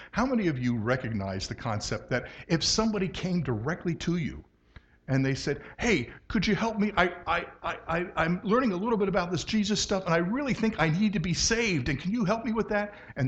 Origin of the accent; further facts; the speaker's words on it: United States; because, you know, I'm an American male